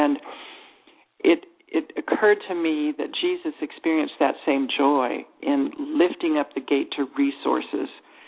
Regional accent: El Paso, Texas, United States; The whole name of my hometown, El Paso, is the pass

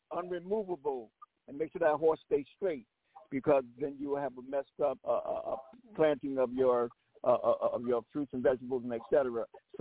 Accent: South Carolina, United States; Everybody know I'm crazy. They know I'm crazy from South Carolina.

